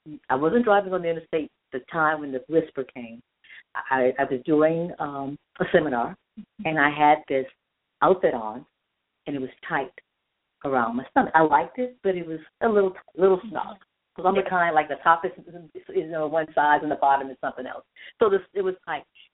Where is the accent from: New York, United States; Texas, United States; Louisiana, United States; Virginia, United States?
Louisiana, United States; Church Point; accent: Cajun; Well, I'm from Church Point, Louisiana, originally, and everyone sounds like Bobby Hebert. He used to be the same.